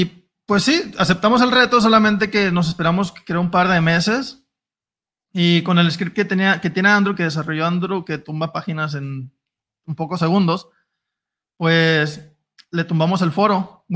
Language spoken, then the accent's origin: Spanish; Mexico; also born or lived in United States; Nada más hay una confusión, yo soy de México.